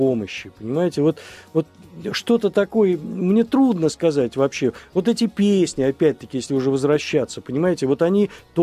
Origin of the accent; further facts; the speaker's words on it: Moscow, Russia; born there; Вот я родился в Мариной Роще, здесь не так далеко, у меня до сих пор там квартира, там, да, и я люблю свой район.